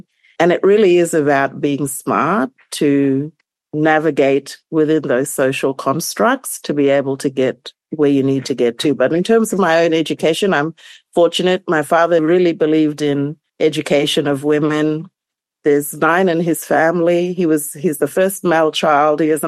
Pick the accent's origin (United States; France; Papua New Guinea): Papua New Guinea; East Sepik; so I'm from East Sipik